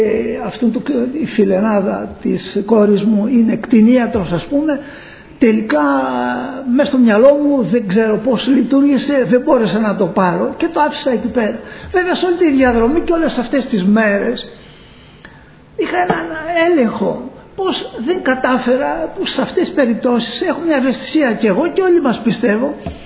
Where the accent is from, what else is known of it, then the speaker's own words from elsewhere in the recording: Peloponnese, Greece; Εγώ είχα πάει στο χωριό μας, στο χωριό μου και στην Αρκαδία